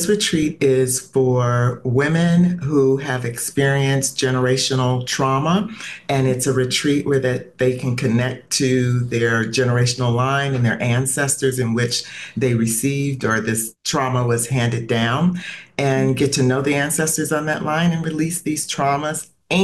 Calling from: San Jose, San José, Costa Rica; I am joining you from San Jose, Costa Rica.

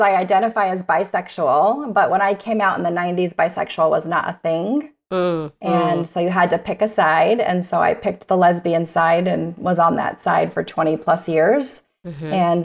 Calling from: Arizona, United States; I am in Arizona.

